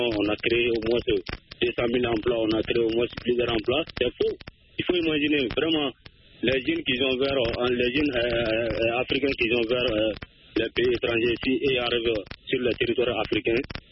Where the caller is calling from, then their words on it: Sonigoumi, Mali